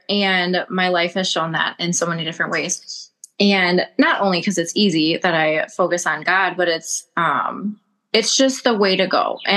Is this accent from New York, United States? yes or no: no; Milwaukee, Wisconsin, United States; Yeah, so I was born and raised for the most part in Milwaukee or surrounding counties, but I was homeschooled for a majority of my life with my two sisters